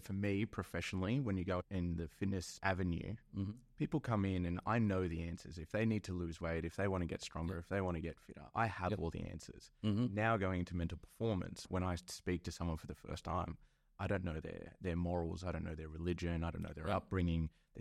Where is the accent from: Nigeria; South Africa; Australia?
Australia; Sydney, New South Wales; I grew up in Western Sydney. I just wasn't exposed to that.